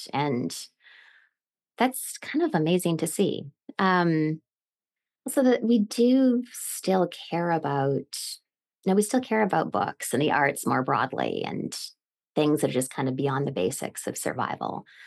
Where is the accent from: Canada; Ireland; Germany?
Canada; moved away as an adult; now in United States; I was born and raised in Canada and I came to the States and I was 22